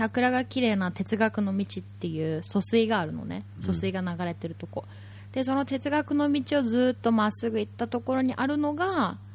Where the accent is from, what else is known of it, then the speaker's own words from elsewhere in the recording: Kyoto, Japan; 京都です。京都で生まれ育って、